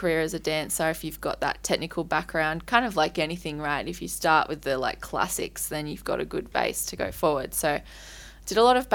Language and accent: English; Newcastle, New South Wales, Australia; also born or lived in Sydney; So I am originally from Newcastle, but...